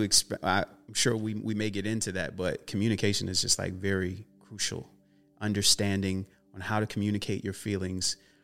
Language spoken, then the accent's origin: English; Fayetteville, United States; now in Los Angeles, United States; But growing up in Fayetteville, it's a small town, ghetto town, you know, hood place.